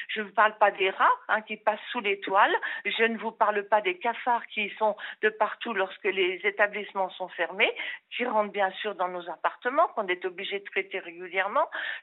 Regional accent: France; nous on est français.

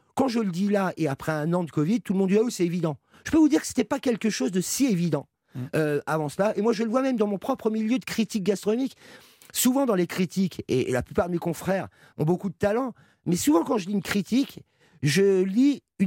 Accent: Paris, Île-de-France, France; Je suis un pur parisien, hein.

